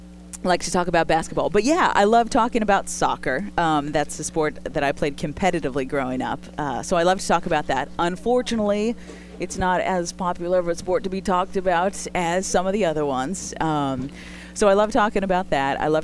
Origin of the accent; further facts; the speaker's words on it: Fresno, California, United States; I'm from Fresno.